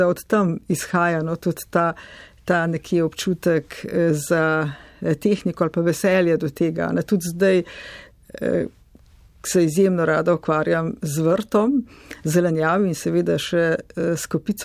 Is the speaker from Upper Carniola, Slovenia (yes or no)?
yes; Knape, Upper Carniola, Slovenia; born or raised there; also born or lived in Jesenice